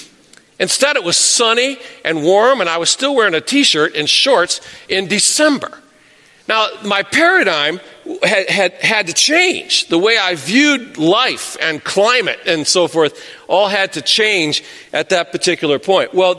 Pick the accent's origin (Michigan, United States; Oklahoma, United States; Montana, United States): Michigan, United States; moved away as an adult; now in Florida, United States; For example, I grew up in Michigan. And then when I was 20, I moved to Florida.